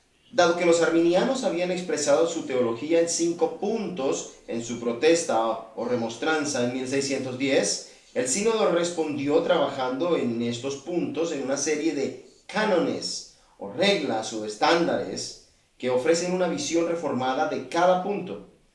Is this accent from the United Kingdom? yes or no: yes; Wales, United Kingdom; accent: Welsh; Spanish is a second language; espero que no cause ningún problema con mi hermoso acento galés.